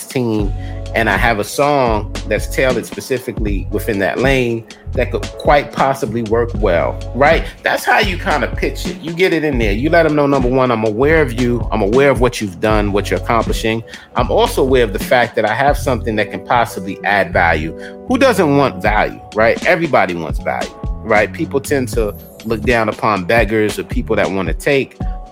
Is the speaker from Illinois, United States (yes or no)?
no; Queens, New York, United States; So I know growing up in Queens, everything was about the bars. Everything was about the lyrics.